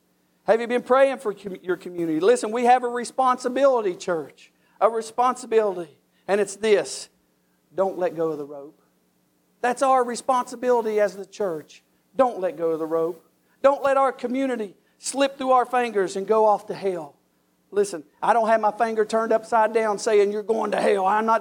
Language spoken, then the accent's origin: English; West Virginia, United States; I'm from Boone County. I know all of you can tell how I talk